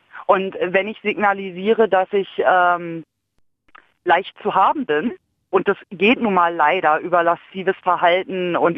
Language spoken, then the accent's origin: German; Berlin, Germany; ich bin auch in Berlin aufgewachsen